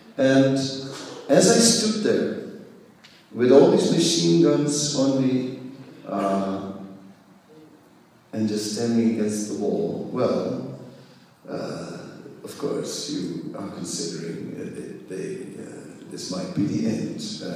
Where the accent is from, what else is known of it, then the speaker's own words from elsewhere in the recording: Netherlands; English is a second language; I don't speak Engels. I'm from Holland. No Engels, only Holland.